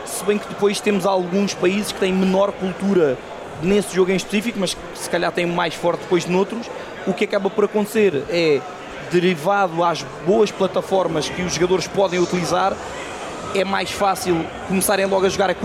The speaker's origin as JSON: {"language": "Portuguese", "region": "Lisbon", "country": "Portugal", "said": "como eu sou de Lisboa e infelizmente não, na minha opinião não há tantos eventos aqui no Norte"}